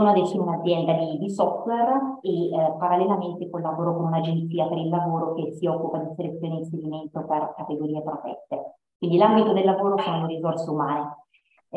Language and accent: Italian; Turin, Piedmont, Italy; Io ho quasi 40 anni, sono nata a Torino. E cresciuta principalmente qui, a parte due esperienze in Germania e un anno di servizio civile in Mali.